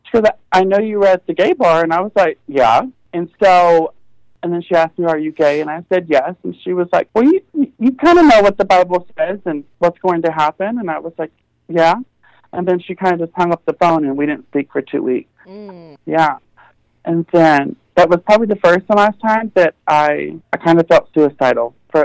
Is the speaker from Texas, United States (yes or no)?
yes; Dallas, Texas, United States; Because I grew up Southern Baptist in Dallas, in Texas.